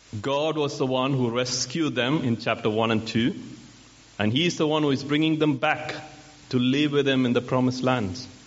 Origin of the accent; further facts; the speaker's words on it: South India, India; Growing up in South India, I have read stories in newspaper of children rebel against their parents and run away to North India.